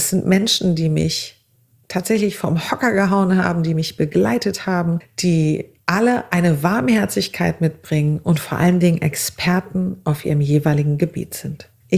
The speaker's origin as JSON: {"language": "German", "country": "Azerbaijan", "tie": "born or raised there", "lives_now": "Germany", "said": "Ich bin 40 Jahre alt, armenischer Abstammung, und ich wurde aber in Aserbaidschan geboren und bin dort in ganz, ganz einfachen Verhältnissen groß geworden."}